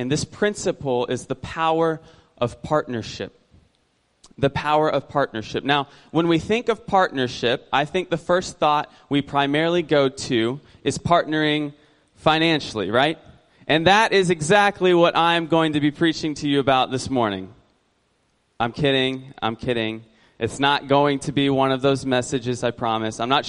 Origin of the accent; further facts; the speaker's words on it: Ocala, Florida, United States; I was born and raised in Florida. I don't think I'm ready for Germany, right? Like, I have grown up in Ocala my entire life. Like, I've never lived anywhere else.